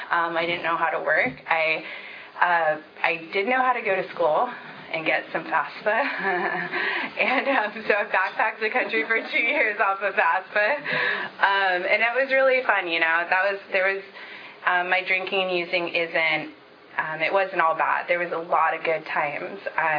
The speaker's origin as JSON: {"language": "English", "region": "California", "country": "United States", "tie": "born or raised there", "said": "So even though I grew up down south in Orange County, we had, you know, we were like squatters. We were like living in campers and living in vans and boats and just really poor."}